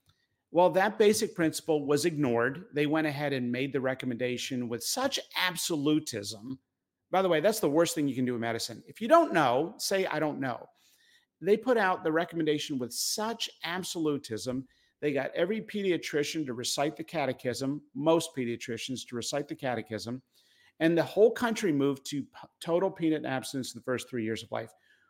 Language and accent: English; Danville, Pennsylvania, United States; I grew up in Danville, Pennsylvania.